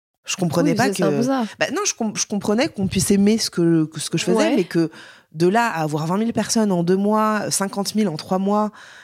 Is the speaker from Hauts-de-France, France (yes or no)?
no; Paris, Île-de-France, France; je suis une vraie parisienne bobo chiante